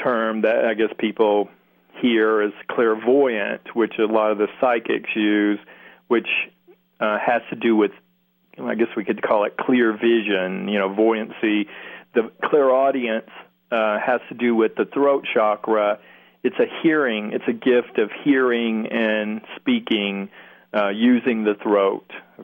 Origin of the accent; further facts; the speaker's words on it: Kentucky, United States; I grew up in Kentucky on a farm with animals